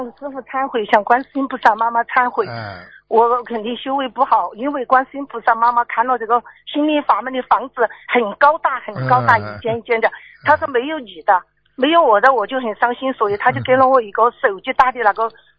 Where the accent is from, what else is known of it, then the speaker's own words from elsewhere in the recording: Chengdu, Sichuan, China; 我是成都过来的。